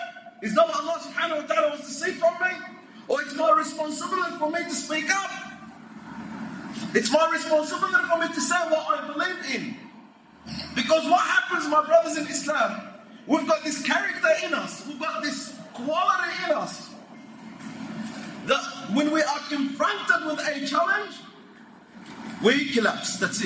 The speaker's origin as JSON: {"language": "English", "country": "Australia", "said": "And for us as Australian Muslims living in this country, we need to speak out."}